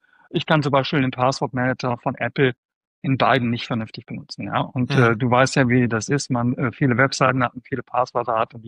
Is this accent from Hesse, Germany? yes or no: yes; Hesse, Germany; accent: Hessian; mit meinem hessischen Dialekt